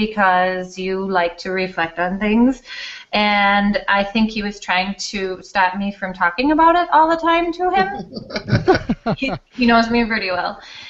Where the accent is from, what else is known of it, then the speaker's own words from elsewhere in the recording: Denmark; moved away as an adult; now in Madison, United States; And I was born and raised in Denmark, and we moved to Madison, Wisconsin when I was 18